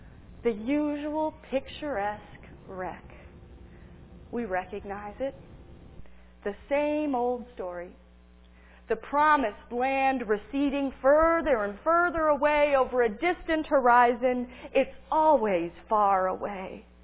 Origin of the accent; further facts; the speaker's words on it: New Harmony, Indiana, United States; It's called Rain Tree County, and it was inspired by my hometown in New Harmony.